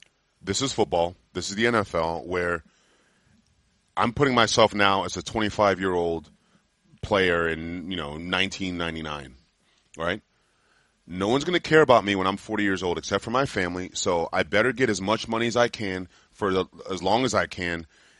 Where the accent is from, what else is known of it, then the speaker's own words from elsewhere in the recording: Washington, District of Columbia, United States; growing up in Washington, D.C., then signing to play for the Baltimore Ravens